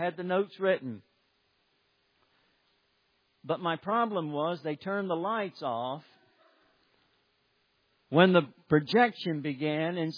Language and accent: English; Alabama, United States; You know, I grew up in North Alabama on a farm, and I was very rebellious, struggled greatly.